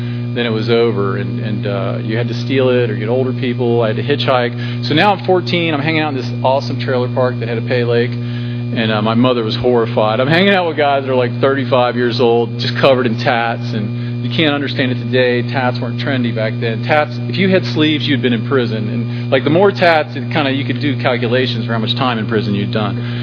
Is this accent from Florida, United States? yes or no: no; Loveland, Ohio, United States; it was a little town called Loveland, Ohio. That's where I grew up.